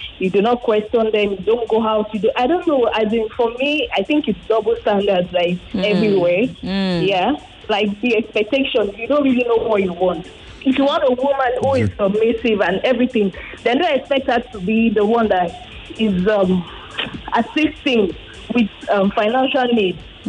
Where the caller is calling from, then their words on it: Lagos, Nigeria; I'm calling from Ago Palace.